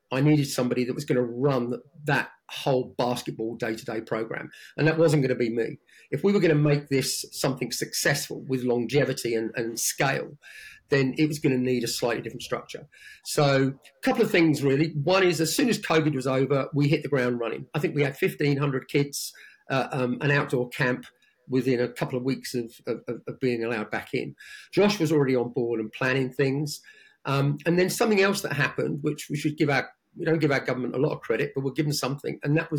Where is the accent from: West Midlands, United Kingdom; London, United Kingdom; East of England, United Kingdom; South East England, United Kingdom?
East of England, United Kingdom; Luton; I grew up in Luton, where we had something like 20 teams at one stage.